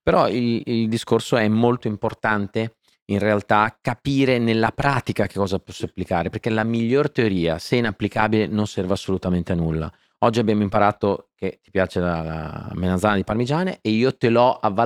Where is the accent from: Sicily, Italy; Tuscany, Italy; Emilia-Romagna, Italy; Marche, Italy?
Emilia-Romagna, Italy; io sono romagnolo, ragazzi